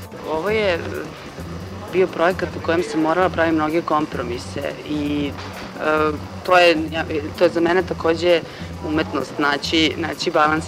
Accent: Novi Sad, Vojvodina, Serbia; ja jesam Vojvođanka, ja sam Novosađanka

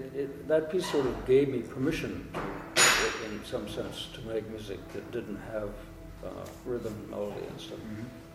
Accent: Atlanta, Georgia, United States; because I grew up in Atlanta

